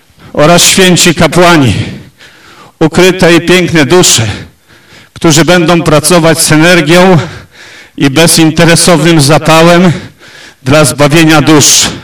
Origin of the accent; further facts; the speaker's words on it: Nowe Miasto Lubawskie, Warmian-Masurian Voivodeship, Poland; Sam pochodzę z sanktuarium, o którym nie słyszeliście. Miasteczko Nowe Miasto Lubawskie, a jest tam czczona od kilkuset lat Matka Boża Łąkowska.